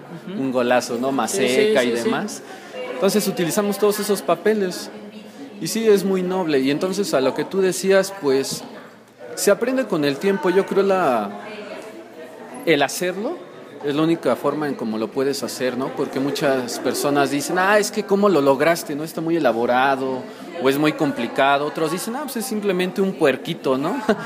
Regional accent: Magdalena Petlacalco, Mexico City, Mexico; yo vengo de Magdalena Petlacalco, soy originario de allá.

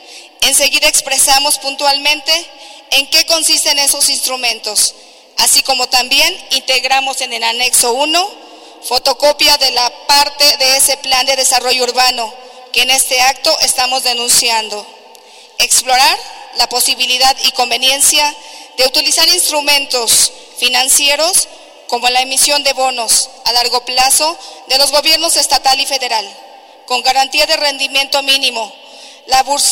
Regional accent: San Pablo Tecalco, State of Mexico, Mexico; Vengo del pueblo de San Pablo Tecalco, en el municipio de Tecámac, Estado de México.

